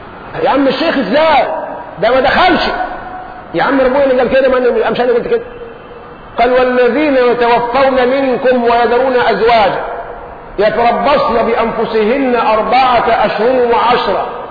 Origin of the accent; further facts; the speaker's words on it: Egypt; من التحلل والسذاجة الموجودة فينا كمصريين